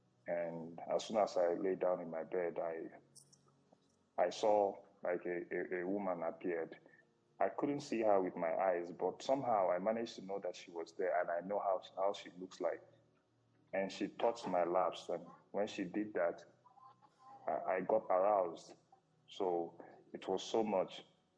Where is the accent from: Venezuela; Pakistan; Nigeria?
Nigeria; Anambra; now in South Africa; I'm from Anambra, but I live in South Africa.